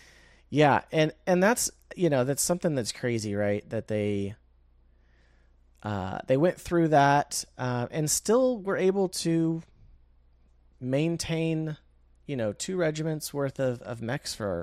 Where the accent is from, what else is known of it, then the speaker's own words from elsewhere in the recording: United States; I don't care how it's said. I'm an American. I say Riposte.